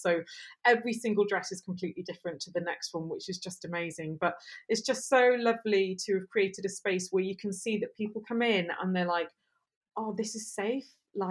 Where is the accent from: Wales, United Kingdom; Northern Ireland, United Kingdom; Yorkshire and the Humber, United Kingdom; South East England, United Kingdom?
Wales, United Kingdom; Aberystwyth; And I'm from Aberystwyth originally, and I'm a proud farmer's daughter.